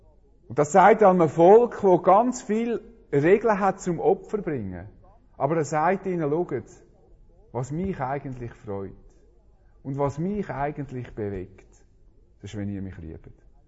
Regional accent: Switzerland; Wir haben ja professionelle Bescheidenheit als Schweizer.

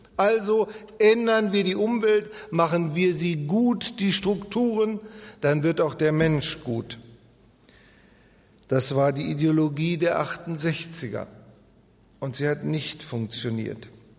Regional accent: Germany; Ich möchte mich als Deutscher nicht über die Schweiz auslassen, aber in meinem Land ist es so

